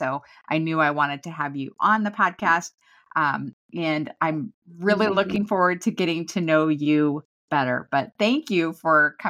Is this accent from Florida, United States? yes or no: no; South Dakota, United States; I mean, I'm from South Dakota originally, so I'm closer to that kind of weather and climate, maybe.